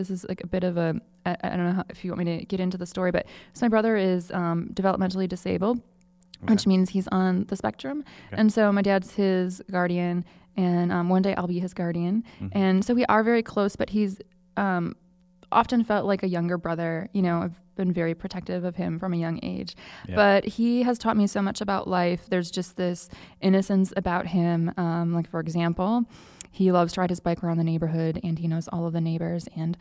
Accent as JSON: {"language": "English", "town": "Port Huron", "region": "Michigan", "country": "United States", "said": "But southeastern Michigan, a small town of about 30,000 people called Port Huron. It's the boyhood home of Thomas Edison."}